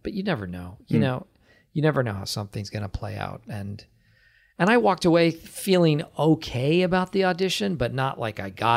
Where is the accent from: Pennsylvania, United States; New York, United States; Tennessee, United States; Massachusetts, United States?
Massachusetts, United States; Acton; and I am from Acton, Massachusetts.